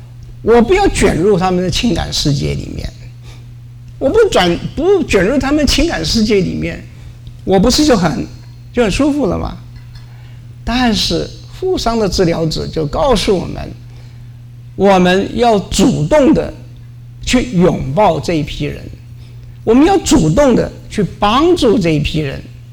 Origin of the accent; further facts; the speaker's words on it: Guangdong, China; 所以说我常常就说一句话，我是广东人